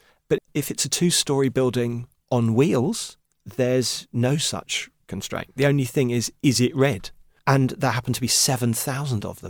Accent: Wood Green, London, United Kingdom; born or raised there

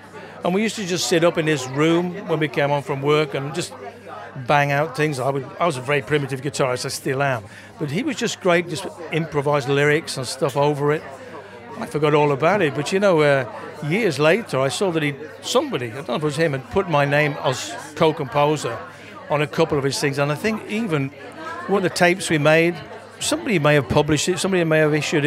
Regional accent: Lytham St Annes, North West England, United Kingdom; it was a gang I grew up with near Blackpool, Rhythm St. Anne's.

